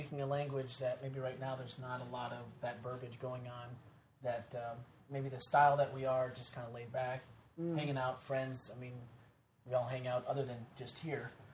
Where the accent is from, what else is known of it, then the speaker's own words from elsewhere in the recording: Wisconsin, United States; I'm from Yahee. I'm from Wisconsin.